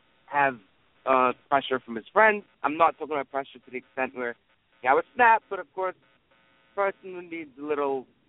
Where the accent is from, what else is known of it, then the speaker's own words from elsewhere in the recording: New York, United States; I'm from New York.